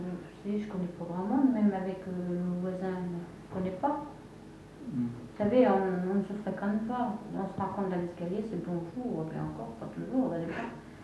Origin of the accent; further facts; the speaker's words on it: Grand Est, France; ou ça se passe un petit peu comme ça chez nous en Lorraine. Vous voyez, on est plus familier.